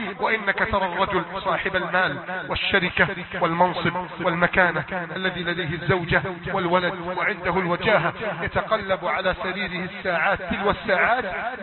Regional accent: Egypt; اللهم احفظ بلدنا مصر

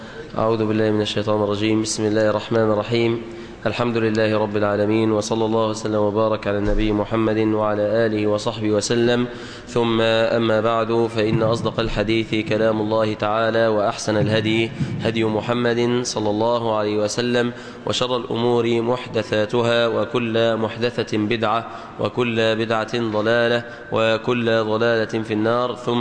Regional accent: Egypt; بلادنا مصر

